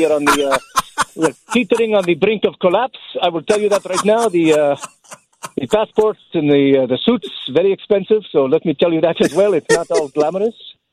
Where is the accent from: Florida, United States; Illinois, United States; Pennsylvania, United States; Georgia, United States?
Illinois, United States; Hinsdale; being from Chicago, one of the greatest cities in the world, after Dublandia, of course. I was born in DuPage County in Hinsdale, and I lived in Downers Grove and also Bolingbrook and Clarendon Hills